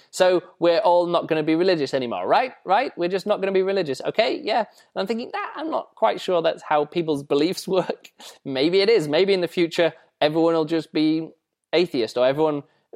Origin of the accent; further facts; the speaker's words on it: England, United Kingdom; accent: English; That's just purely because I'm English and I have one myself.